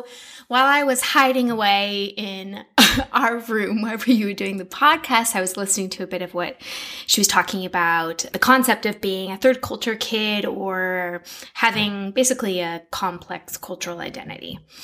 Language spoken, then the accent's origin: English; Seattle, Washington, United States; also born or lived in Montana; I'm not going to say I'm from Montana. Say I was born there and I grew up in Seattle.